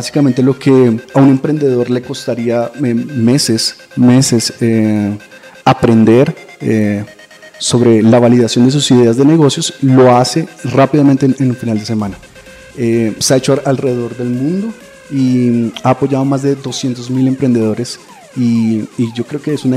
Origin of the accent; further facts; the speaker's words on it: Girardot, Cundinamarca, Colombia; yo soy de provincia, yo soy de Girardot